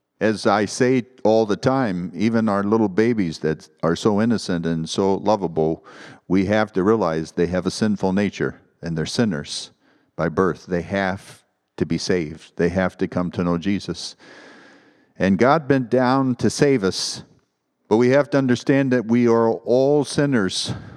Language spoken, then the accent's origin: English; United States; And I said, well, I'm from the States.